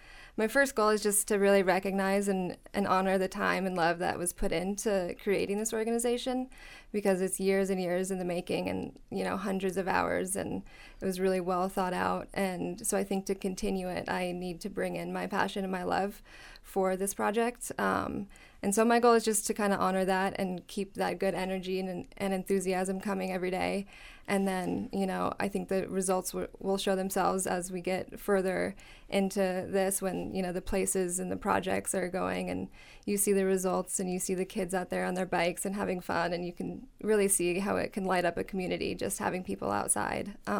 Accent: Basalt, Colorado, United States; also born or lived in Aspen, United States; Well, I was born in Aspen and raised in Basalt.

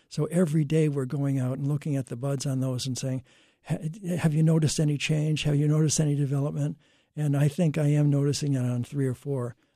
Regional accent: Massachusetts, United States; where I grew up in Western Mass, we never had ticks as when I was a kid.

